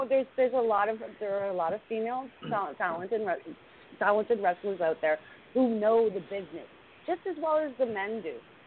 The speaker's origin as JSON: {"language": "English", "country": "Canada", "said": "You know, I'm from Canada, okay?"}